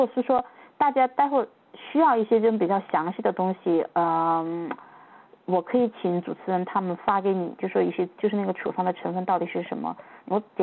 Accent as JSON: {"language": "Chinese", "country": "China", "said": "特别是我们中国人嘛"}